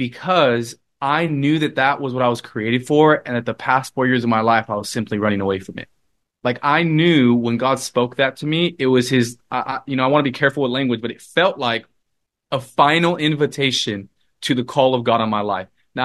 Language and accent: English; Los Angeles, California, United States; from Los Angeles where I grew up to school in San Diego